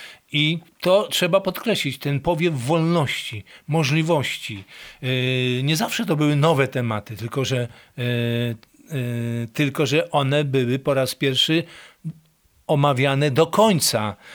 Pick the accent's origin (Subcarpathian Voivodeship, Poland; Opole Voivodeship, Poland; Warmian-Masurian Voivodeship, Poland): Warmian-Masurian Voivodeship, Poland; Jesteśmy jednocześnie z Warmii, z Mazur, jesteśmy jednocześnie czy Polakami, czy tam Ukraińcami, jesteśmy jednocześnie Europejczykami